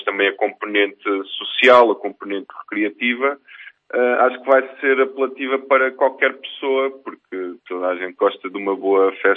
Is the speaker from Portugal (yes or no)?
yes; Ílhavo, Centro, Portugal; eu sou de Ilhavo